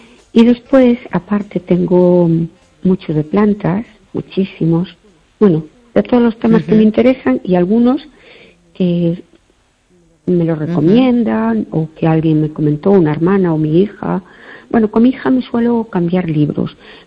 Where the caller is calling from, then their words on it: Perlío, Galicia, Spain; de Perlío